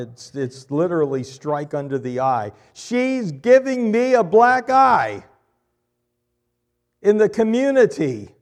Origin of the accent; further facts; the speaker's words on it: Pennsylvania, United States; I like the word, I think it's Pennsylvania Dutch. I came from Pennsylvania, pester.